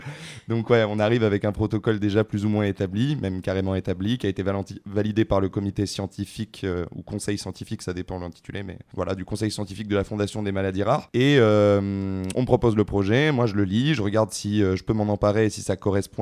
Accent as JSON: {"language": "French", "region": "Nouvelle-Aquitaine", "country": "France", "said": "Moi à la base du coup je viens du Périgord, j'ai fait ma licence à Bordeaux"}